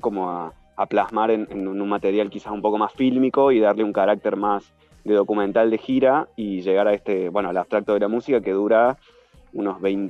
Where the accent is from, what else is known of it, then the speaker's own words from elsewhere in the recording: Córdoba, Argentina; moved away as an adult; now in Madrid, Spain; ya estoy instalado hace unos 5 años en España, 4 en Madrid. Soy cordobés y nada, viví toda mi vida ahí en Córdoba